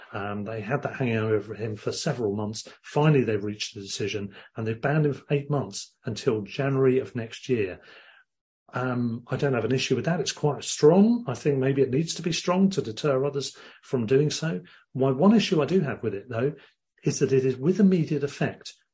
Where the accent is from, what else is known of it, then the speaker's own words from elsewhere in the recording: Worthing, South East England, United Kingdom; Worthing FC, my hometown club, who I've gone along and seen a few times